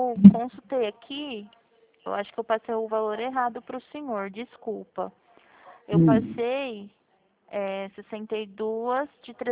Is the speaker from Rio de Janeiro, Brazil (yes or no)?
no; Presidente Prudente, São Paulo, Brazil; eu sou de Prudente.